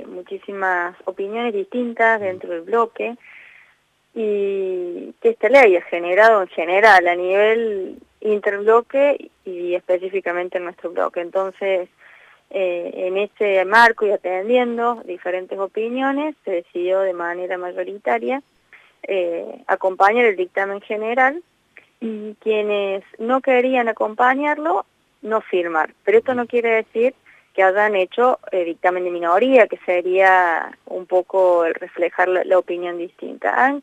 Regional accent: Argentina; que también debemos superar como argentinos.

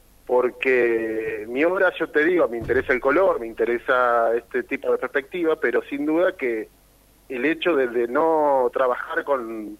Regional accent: Santa Fe, Argentina; Yo soy de Santa Fe Capital

